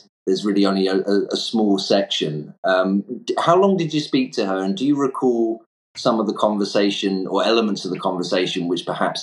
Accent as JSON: {"language": "English", "country": "United Kingdom", "said": "Myself, as a Brit"}